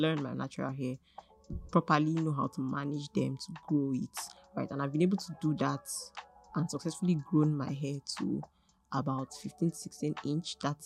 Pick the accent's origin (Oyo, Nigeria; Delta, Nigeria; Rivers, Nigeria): Rivers, Nigeria; Port Harcourt; no, I didn't grow up in Lagos. I grew up in Port Harcourt.